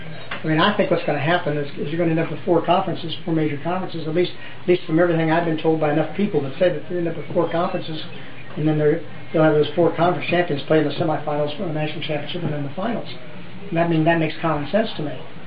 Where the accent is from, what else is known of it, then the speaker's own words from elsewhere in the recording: Columbus, Ohio, United States; now in Florida, United States; I grew up in Columbus. I grew up a Buckeye fan.